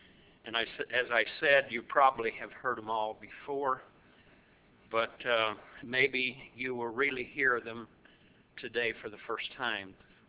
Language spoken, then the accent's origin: English; Florida, United States; now in Buffalo, United States; I was born and raised in Florida, you know?